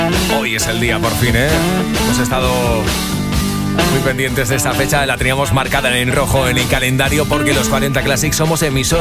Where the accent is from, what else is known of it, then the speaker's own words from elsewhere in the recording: Valencia, Valencian Community, Spain; en mi tierra, en Valencia